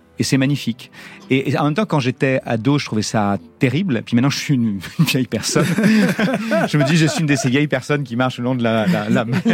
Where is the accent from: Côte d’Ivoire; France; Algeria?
France; Nouvelle-Aquitaine; now in Arcachon, France; Moi, je viens de ces endroits-là, puisque j'ai grandi dans le Charente. Midoret, La Rochelle, tout ça. Et donc, aujourd'hui, je suis du côté du bassin d'Arcachon.